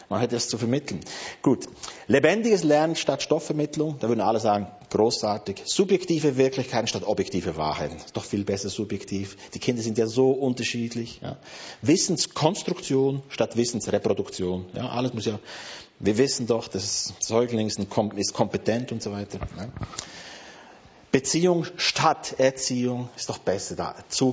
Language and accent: German; Basel, Basel-Stadt, Switzerland; ich komme ja aus Basel